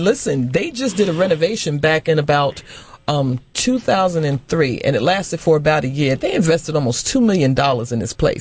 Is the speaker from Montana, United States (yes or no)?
no; New York, United States; You know, again, I'm originally from New York, so we know good pizza.